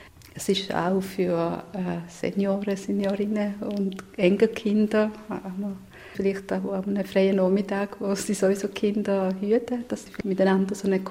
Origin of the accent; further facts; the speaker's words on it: Basel, Basel-Stadt, Switzerland; also born or lived in Southern Italy; In meinem Leben bin ich mit 4 verschiedenen Kulturen konfrontiert worden. Also ich bin in Süditalien geboren, in Basel aufgewachsen.